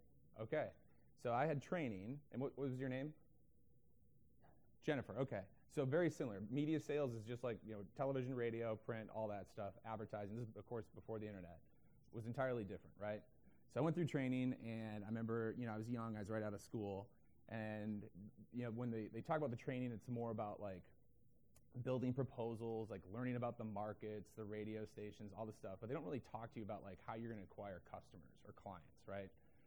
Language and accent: English; San Diego, California, United States; I'm from San Diego.